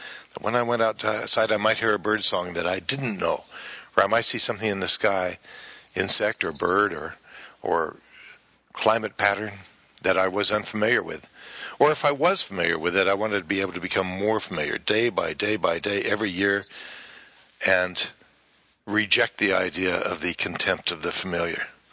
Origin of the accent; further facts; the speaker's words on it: Denver, Colorado, United States; I was born in Denver and grew up on the eastern arid edges of Denver